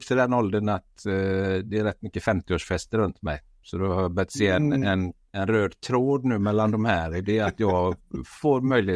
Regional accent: Gothenburg, Västra Götaland County, Sweden; Jag är göteborgare.

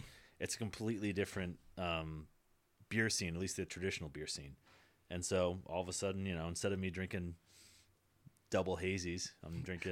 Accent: Vermont, United States; Yeah. I'm from Vermont, so I went to school at Castleton, and kind of similar, you know.

